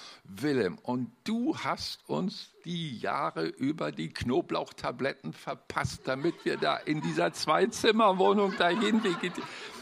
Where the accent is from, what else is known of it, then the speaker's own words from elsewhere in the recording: Hamburg, Germany; also ich reduziere das mal als Hamburger wie folgt